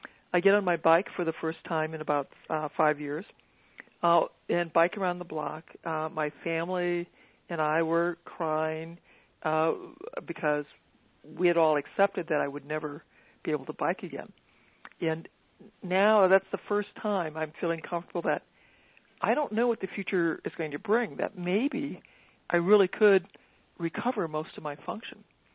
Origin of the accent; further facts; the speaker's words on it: Iowa, United States; Then I grew up in Iowa on a farm that was not organic.